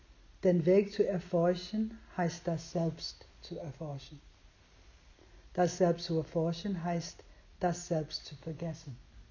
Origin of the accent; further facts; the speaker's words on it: United States; German is a second language; oh, ich bin 68 Jahre alt und ich bin Amerikanerin